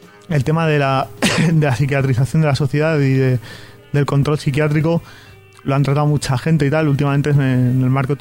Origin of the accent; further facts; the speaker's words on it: Madrid, Community of Madrid, Spain; principalmente en Madrid, de donde yo vengo